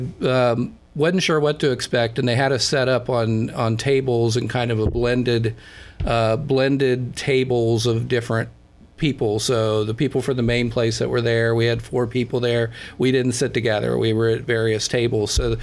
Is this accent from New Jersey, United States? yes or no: yes; Newark, New Jersey, United States; You know, I grew up in Newark and was a middle class kid, working class family, and I didn't experience homelessness.